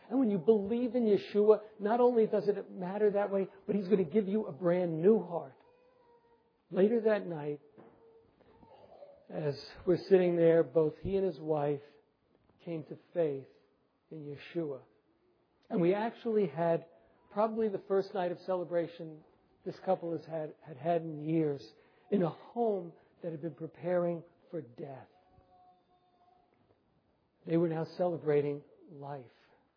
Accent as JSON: {"language": "English", "town": "New York City", "region": "New York", "country": "United States", "said": "Then he learned from me that I was Jewish, that I was from New York City."}